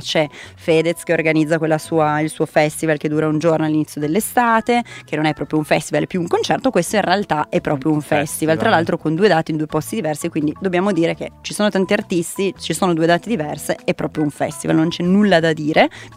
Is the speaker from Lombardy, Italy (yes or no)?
yes; Milan, Lombardy, Italy; Noi che siamo di Milano